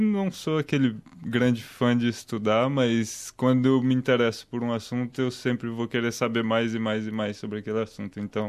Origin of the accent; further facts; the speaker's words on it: Belo Horizonte, Minas Gerais, Brazil; eu sou de Belo Horizonte, a minha universidade é Centro Universitário Newton Paiva.